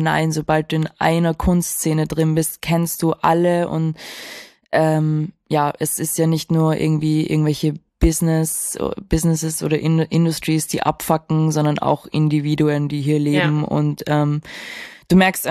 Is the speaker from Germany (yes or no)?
no; Vienna, Austria; Wien ist meine Heimatstadt und ich habe vor, hier zu bleiben.